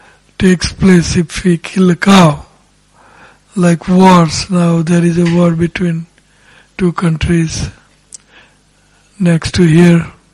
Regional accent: India; Even in India, in my hometown, there were at least 400-500 oxen tilting the land, producing grains and cotton and like that for clothing.

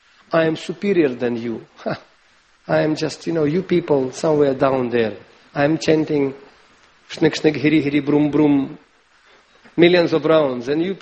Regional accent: Nepal; We came from Nepal. And in Nepal, is country known as a Gorkha.

